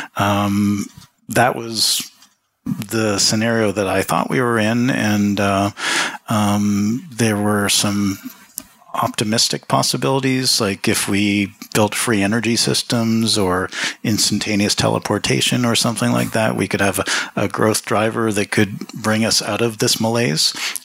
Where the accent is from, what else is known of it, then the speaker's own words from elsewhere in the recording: Toronto, Ontario, Canada; So I grew up in Toronto.